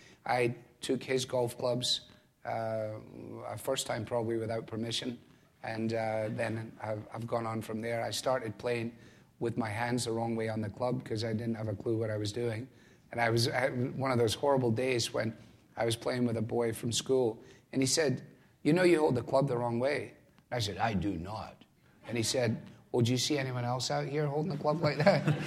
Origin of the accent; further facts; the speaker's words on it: Scotland, United Kingdom; As a boy growing up in Scotland